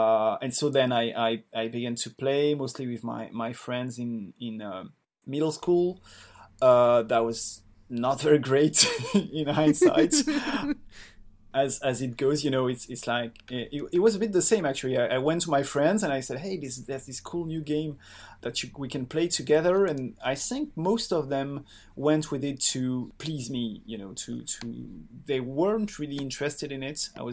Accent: France; English is a second language; I'm French. My pronouns are he and him. So in real life, I'm an English teacher in somewhere near Paris.

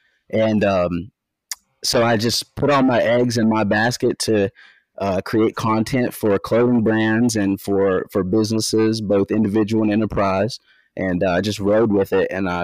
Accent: West Virginia, United States; So yes, born and raised in West Virginia. I grew up in the Upper Kanawha Valley.

